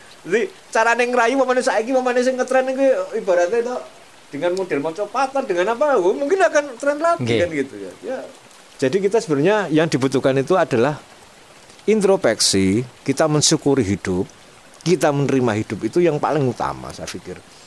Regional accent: Java, Indonesia; sebagai orang Jawa

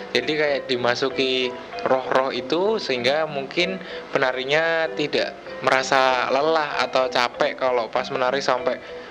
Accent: Banyuwangi, East Java, Indonesia; Saya dari Banyuwangi, Mas.

